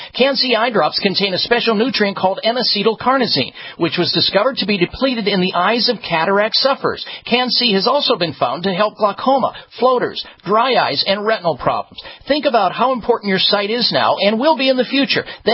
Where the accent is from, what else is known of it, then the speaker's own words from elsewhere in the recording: Midwest, United States; But I remember when I was growing up in the Midwest, I probably had one every single day, 7 days a week.